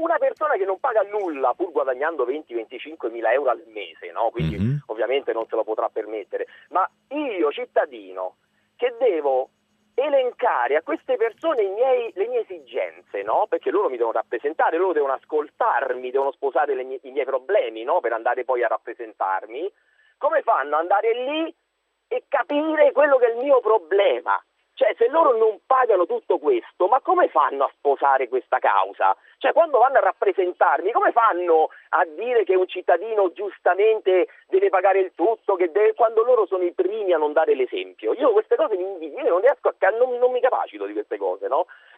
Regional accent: Velletri, Lazio, Italy; In realtà sono di Velletri, non di Roma. Chiamo la Velletri.

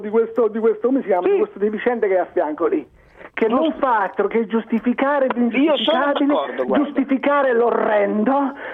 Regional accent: Campania, Italy; sono un napoletano

